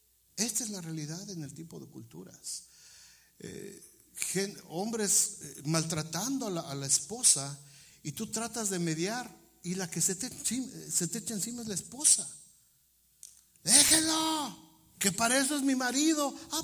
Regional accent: Mexico; Es que somos mexicanos, es que somos latinos

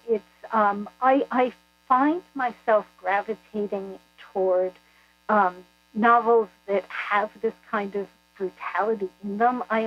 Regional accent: United States; I believe that, you know, as American Jews, we all struggle with the whole issue of assimilation versus maintaining religious tradition.

